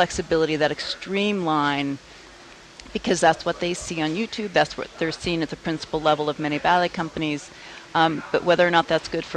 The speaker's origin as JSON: {"language": "English", "town": "Palm Desert", "region": "California", "country": "United States", "tie": "born or raised there", "said": "Yes, I grew up in California in Palm Desert, which was not exactly an epicenter of great ballet training"}